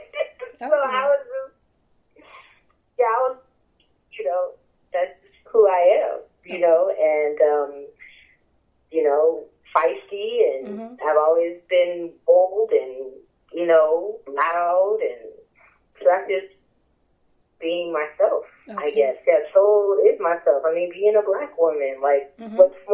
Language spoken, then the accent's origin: English; Chicago, Illinois, United States; And most of the songs were just songs about me growing up on the South Side